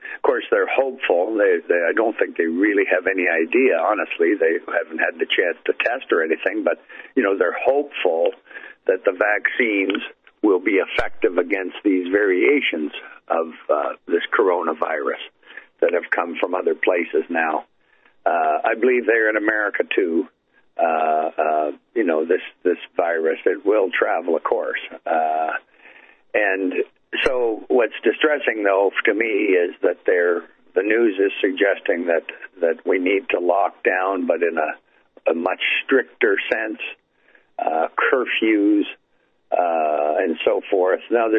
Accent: Canada; I'm up here in Canada, as if you've heard me before on the radio with you. I'm a Canadian. I'm sitting here looking at the North Shore of Lake Erie right now. I live about a half hour or so from Buffalo, New York.

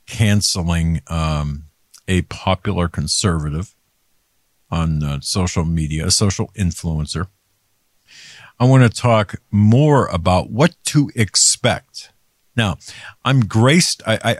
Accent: Pennsylvania, United States; I certainly don't want to see Fetterman in my home state, that hot mess of a person, in a Senate seat.

